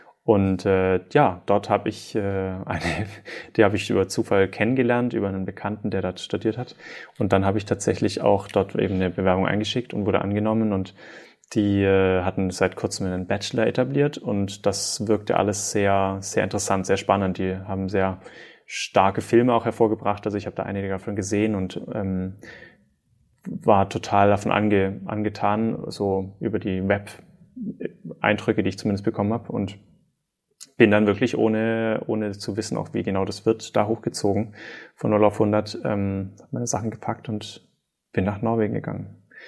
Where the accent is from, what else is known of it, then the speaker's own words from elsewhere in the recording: Stuttgart, Baden-Württemberg, Germany; moved away as an adult; now in Norway; Ursprünglich bin ich aufgewachsen in Stuttgart. Da habe ich auch gelebt, bis ich 18, 19 war.